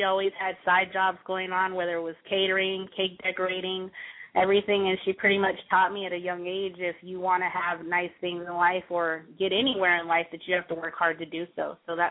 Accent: El Paso, Texas, United States; I'm originally from El Paso, Texas, and there's a very small African-American community there

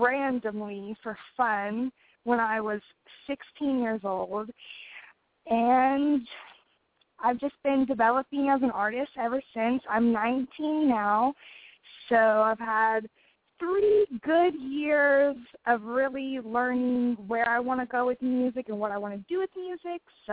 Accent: Oklahoma, United States; now in Los Angeles, United States; I'm from Oklahoma. I'm a rapper. I'm out here living in L.A. now.

